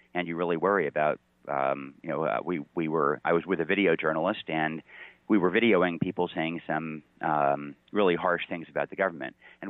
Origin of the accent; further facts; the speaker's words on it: United States; I felt that as an American journalist there with the government's permission